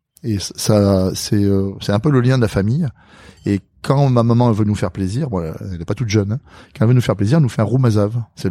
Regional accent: Madagascar; born there; Alors moi, je suis né à Madagascar. Parce que mon papa et ma maman, ils vivaient à Madagascar.

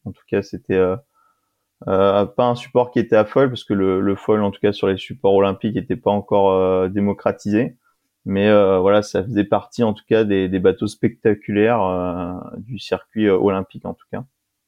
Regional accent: Le Pouliguen, Pays de la Loire, France; now in Lorient, France; Moi, je me présente … Je suis originaire de Loire-Atlantique, plus précisément du Pouliguen. Et je suis licencié au Cercle Nautique La Baule de Pouliguen Pornichet. Et depuis maintenant 2 ans, j'habite sur l'Orient.

